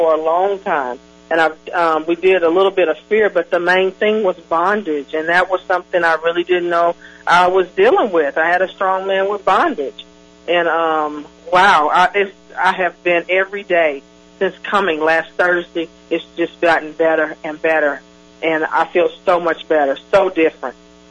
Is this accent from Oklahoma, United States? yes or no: yes; Okmulgee, Oklahoma, United States; now in Oklahoma City, United States; and I'm from Okmulgee, and I moved to Oklahoma City like 10 years ago